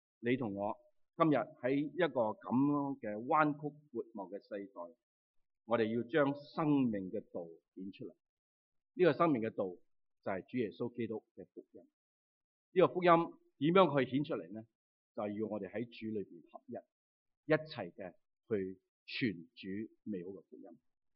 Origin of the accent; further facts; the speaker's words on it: China; 我们中国人的五伦啊，社会对性的观念啊